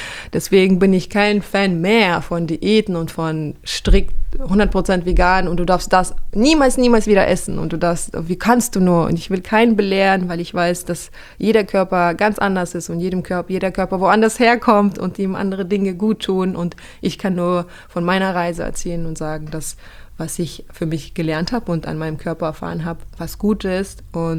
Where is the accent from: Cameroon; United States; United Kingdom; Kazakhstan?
Kazakhstan; born or raised there; moved away